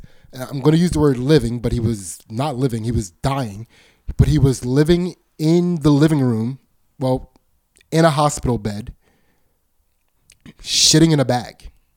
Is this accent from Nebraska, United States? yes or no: no; Pennsylvania, United States; accent: Pennsylvania; My Pennsylvania accent keeps coming out too strong when I try to say opioids.